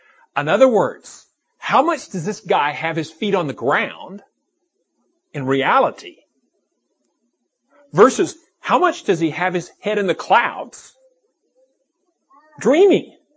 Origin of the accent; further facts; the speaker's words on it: Fort Worth, Texas, United States; when I was a kid growing up in Fort Worth, Texas